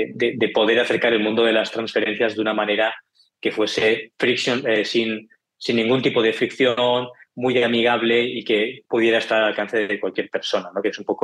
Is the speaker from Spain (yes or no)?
yes; Barcelona, Catalonia, Spain; yo soy de Barcelona, ya verás por el acento, pero soy ingeniero en telecomunicaciones por la Universidad de aquí de Barcelona, la Politécnica de Cataluña